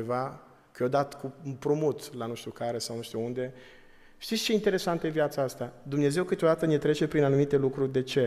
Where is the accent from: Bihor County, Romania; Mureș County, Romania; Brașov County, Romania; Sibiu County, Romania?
Bihor County, Romania; eu am crescut într-un sat din județul Bihor